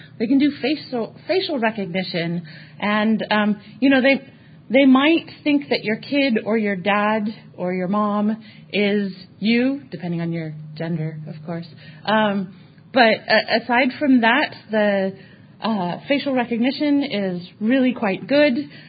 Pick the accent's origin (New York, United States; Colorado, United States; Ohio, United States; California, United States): California, United States; San Francisco; I grew up in San Francisco, so I have a little bit of a, like, Silicon Valley is not the place it was when I was a kid.